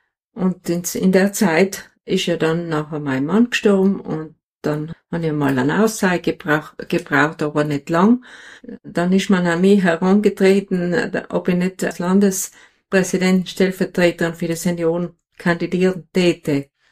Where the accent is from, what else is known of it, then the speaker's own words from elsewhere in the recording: St. Leonhard, Trentino-Alto Adige, Italy; geboren, bin in St. Leonhard Oberbrixen und mit 7 Geschwistern aufgewachsen in einem Bauernhof und Gastwirtschaft.